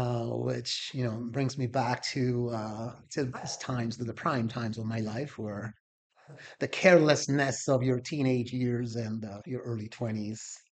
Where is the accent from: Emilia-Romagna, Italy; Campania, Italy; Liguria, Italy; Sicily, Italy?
Campania, Italy; Salerno; And growing up in Salerno, also, I am a drummer.